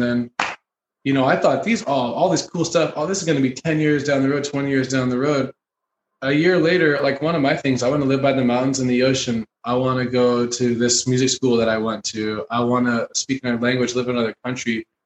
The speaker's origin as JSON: {"language": "English", "town": "St. Louis", "region": "Missouri", "country": "United States", "said": "She's from Bulgaria. I'm from St. Louis. We met in LA at Hollywood at Musicians Institute."}